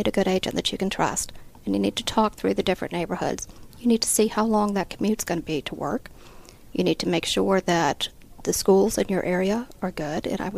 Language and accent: English; Atlanta, Georgia, United States; I grew up in Atlanta, grew up in Buckhead, went to Westminster, lived here most of my life